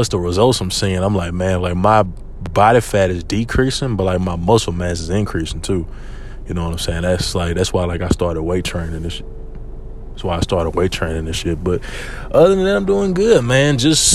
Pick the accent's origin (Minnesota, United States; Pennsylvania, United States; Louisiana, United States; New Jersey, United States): Louisiana, United States; for the, you know, OG listeners or people that know I'm from Louisiana, you can just bypass this part.